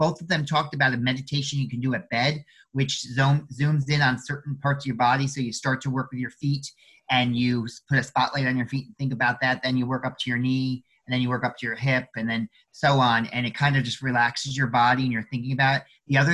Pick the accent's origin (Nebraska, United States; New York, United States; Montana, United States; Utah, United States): New York, United States; East Greenbush; I grew up in East Greenbush and my mom lives in Gilderland now. So we're from the Capital District.